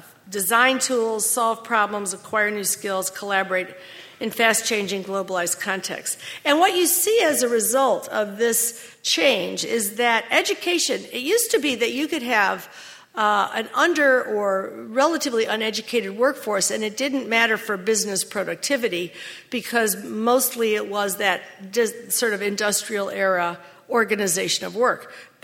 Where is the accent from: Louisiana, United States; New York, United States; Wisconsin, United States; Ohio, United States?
New York, United States; now in California, United States; I came here from New York State about 17 years ago. And you may know that New Yorkers have a reputation for being a little in your face.